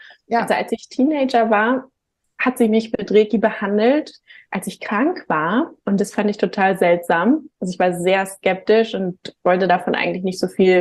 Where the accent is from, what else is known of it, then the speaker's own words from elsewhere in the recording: Hamburg, Germany; born there; komme auch gebürtig aus Hamburg